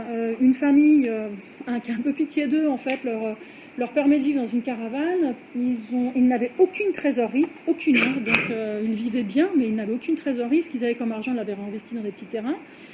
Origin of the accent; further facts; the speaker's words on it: France; Nous, on en mesure assez difficilement l'importance en tant que Française